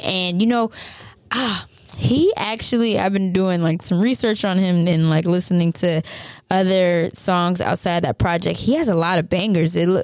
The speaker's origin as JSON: {"language": "English", "region": "Maryland", "country": "United States", "tie": "born or raised there", "lives_now": "New York, United States", "said": "I had African friends where I grew up in Maryland, and I never looked at them any lesser anymore. So when I moved to New York"}